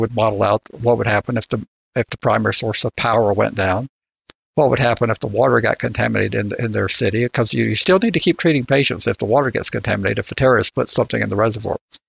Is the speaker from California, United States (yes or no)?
no; Georgia, United States; my hometown over in Newton County, Georgia, they have a nice general hospital, about 100 beds